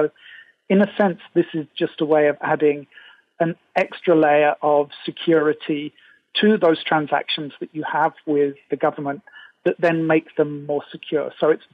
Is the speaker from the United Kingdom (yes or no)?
yes; United Kingdom; I'm British.